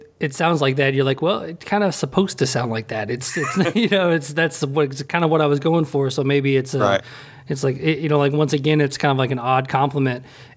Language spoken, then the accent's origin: English; Nashville, Tennessee, United States; now in Louisville, United States; You know what's funny is I'm from Nashville. I live in Louisville now, so it's not like I'm, you know